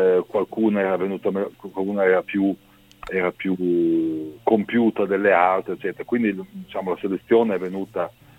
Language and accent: Italian; Emilia-Romagna, Italy; noi siamo Emiliano Romagnoli